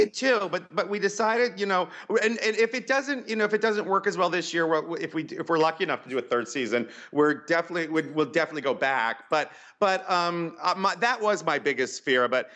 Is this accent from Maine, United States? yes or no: yes; Bar Harbor, Maine, United States; I grew up in Bar Harbor, which It was about an hour and a half from Augusta.